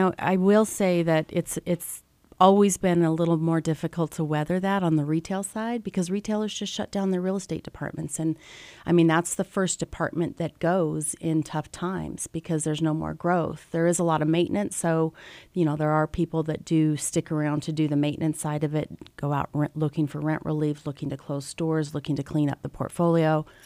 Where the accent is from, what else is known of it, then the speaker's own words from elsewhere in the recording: Salt Lake City, Utah, United States; I was from here. I'm born and raised in Salt Lake City.